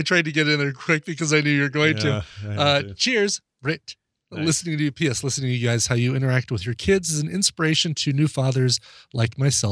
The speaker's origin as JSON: {"language": "English", "country": "Australia", "said": "I'm an Australian married to an amazing woman from Michigan."}